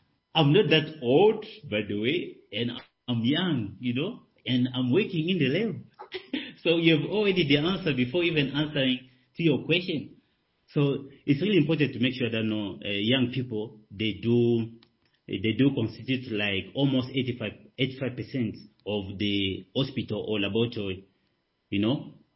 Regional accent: DR Congo; especially in my home country, DR Congo

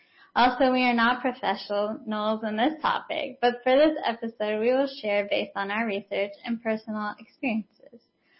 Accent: United States; now in Barbados; from the United States, currently serving in Barbados.

